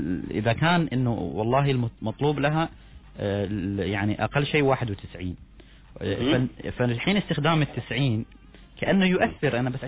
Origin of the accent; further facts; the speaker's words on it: Oman; زين ال 90 حاليا العادي عندنا في عمان